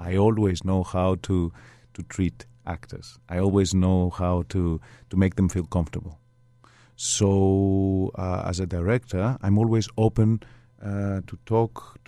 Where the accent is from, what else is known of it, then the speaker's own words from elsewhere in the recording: Greece; So I was brought up in Greece.